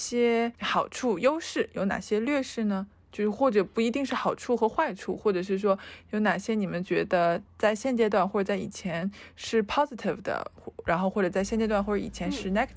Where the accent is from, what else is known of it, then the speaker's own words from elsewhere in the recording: Yantai, Shandong, China; 从小在陕西长大的，但是由于我爸爸工作的原因，我从小就是在我刚刚出生的时候我们全家就搬到了山东烟台，然后我是在一个胶东文化中长大的一个但是自我认同为陕西人的小孩。